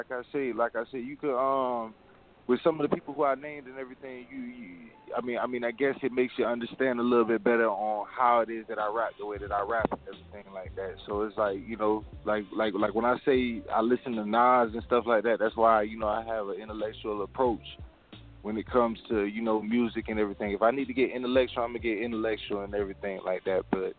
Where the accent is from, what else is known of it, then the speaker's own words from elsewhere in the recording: Daytona Beach, Florida, United States; I'm an 80s baby, late 80s baby and everything like that, man. I'm from Central Florida, like the Daytona Beach area.